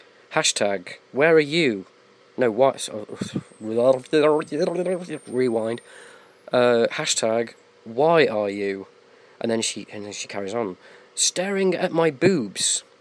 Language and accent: English; England, United Kingdom; because I'm an Englishman.